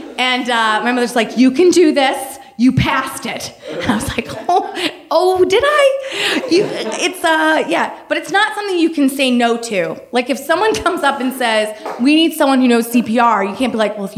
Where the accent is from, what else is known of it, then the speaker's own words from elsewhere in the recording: Maine, United States; And my family, growing up in Maine, we camped in the summer.